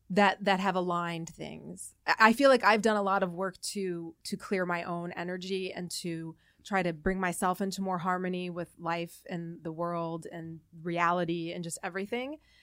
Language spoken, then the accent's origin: English; Indiana, United States; It's about my home state, Indiana.